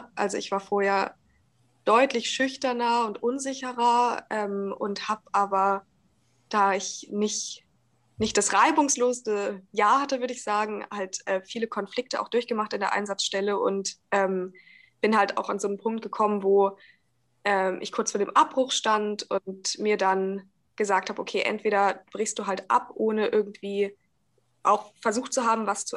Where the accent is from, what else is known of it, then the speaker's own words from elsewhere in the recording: Hamburg, Germany; also ich komme ja aus Hamburg, Kopenhagen ist nicht so weit, ich war da schon ein paar Mal